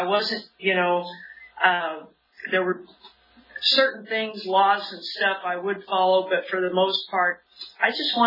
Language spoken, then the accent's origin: English; Springville, United States; I was raised in Springville, and I currently live in Springville